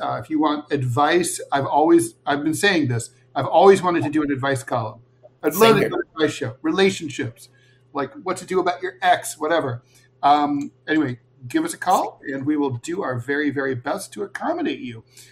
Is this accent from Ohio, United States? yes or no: yes; Kettering, Ohio, United States; And I remember my mom and I growing up in Kettering, south of Dayton. It was the late 1970s